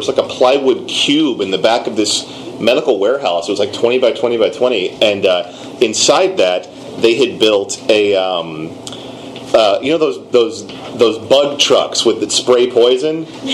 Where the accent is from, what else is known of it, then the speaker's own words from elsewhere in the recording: Beaumont, Texas, United States; Oh, man, I'm from Beaumont.